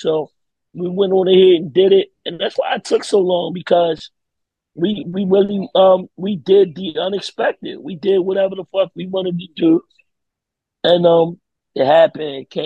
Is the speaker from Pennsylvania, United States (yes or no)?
no; Baltimore, Maryland, United States; Yeah, yo, I'm not supposed to be here from Baltimore. Like, don't forget that. I'm not from New York.